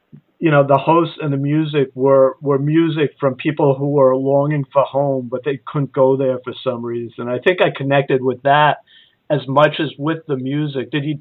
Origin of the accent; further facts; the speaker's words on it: New York, United States; because I'm not Irish, but I've been in and around New York my whole life